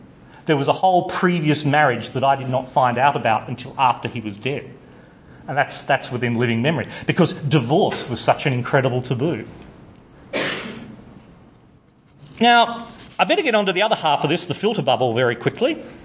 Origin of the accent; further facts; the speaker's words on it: Adelaide, South Australia, Australia; Bear in mind that I'm from Adelaide originally.